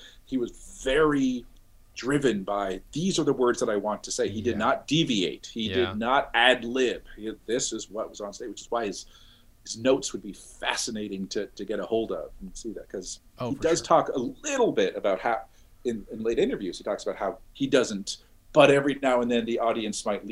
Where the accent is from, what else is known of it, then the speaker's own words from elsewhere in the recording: Canada; I'm a Canadian comedian.